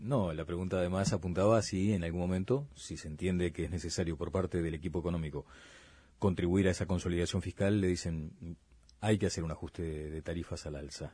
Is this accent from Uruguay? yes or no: yes; Uruguay; Como uruguayos